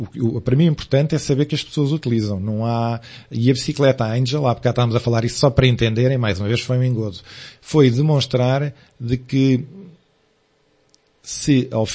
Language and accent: Portuguese; Gafanha da Nazaré, Aveiro, Portugal; Eu sou natural da Gafanha da Nazaré.